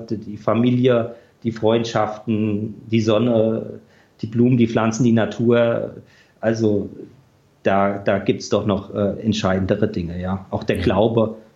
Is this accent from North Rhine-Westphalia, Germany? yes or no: yes; Düsseldorf, North Rhine-Westphalia, Germany; ich komme ja auch aus Düsseldorf, da haben wir auch die eine oder andere gute Rockkneipe